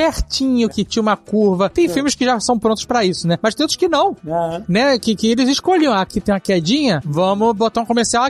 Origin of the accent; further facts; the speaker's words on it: Joinville, Santa Catarina, Brazil; sou de Joinville, a vila aqui junto, Santa Catarina.